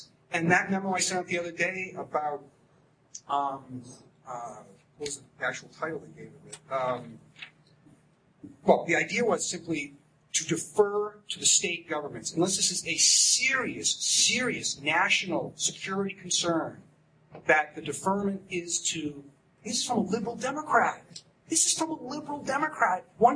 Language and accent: English; Massachusetts, United States; in Massachusetts, my home state, 65% of voters voted for decriminalization.